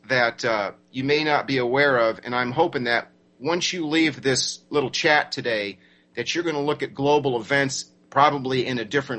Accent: United States

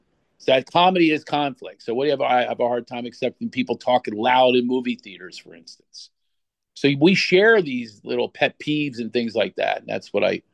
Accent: Philadelphia, Pennsylvania, United States; And I'm from Philadelphia. And I've got this lifelong resentment about nobody in the history of film has ever done a Philadelphia accent.

